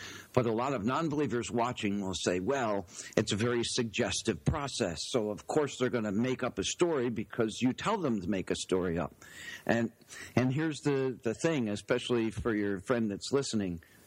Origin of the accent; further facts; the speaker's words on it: Albany, New York, United States; Oh, I grew up in near Albany, New York. It's a suburb of Albany. It's the capital of the Empire State.